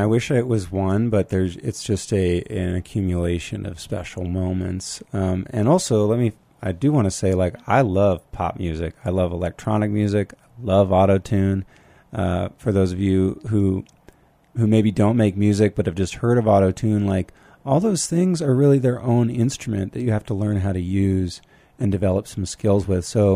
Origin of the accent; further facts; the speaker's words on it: California, United States; moved away; And I grew up in California before I moved out here. And one of the things I loved about living in a small town was that you can't hide.